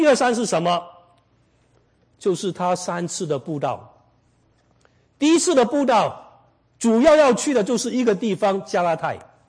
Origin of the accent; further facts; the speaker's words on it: China; 那诸葛亮也是我们中国人当中，我们说是最聪明的一个人